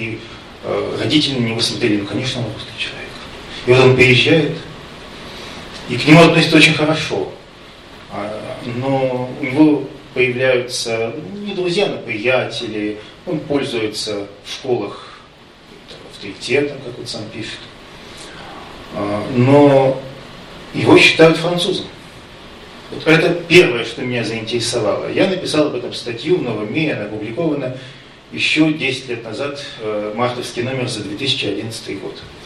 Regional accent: Yekaterinburg, Sverdlovsk Oblast, Russia; Я очень люблю этот город, хотя сам уралец, я из Екатеринбурга.

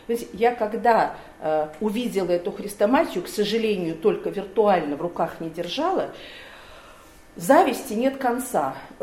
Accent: Bryansk, Bryansk Oblast, Russia; born there; Я тоже родилась в Брянске, поэтому нам как бы понятно.

